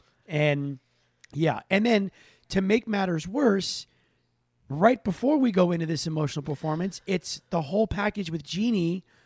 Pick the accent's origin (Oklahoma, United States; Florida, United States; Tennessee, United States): Florida, United States; I used to, if I would wear shorts, because I'm from Florida, it's always hot as balls.